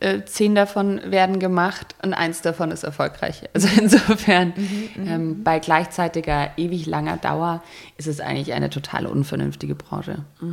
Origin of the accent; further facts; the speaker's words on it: Germany; also jetzt so als Deutsche darf ich das vielleicht sagen